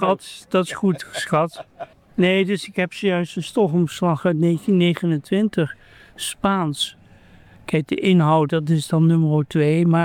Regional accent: Limburg, Netherlands; now in Leiden, Netherlands; Ik kom uit Zuid-Limburg en ben hier gaan studeren en nooit meer weggegaan.

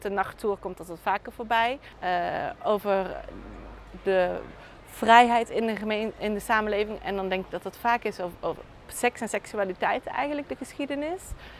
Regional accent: North Brabant, Netherlands; ook voor mij als Brabander is het heel speciaal om te zien dat alles water is. Ik kom toch echt van een landklimaat.

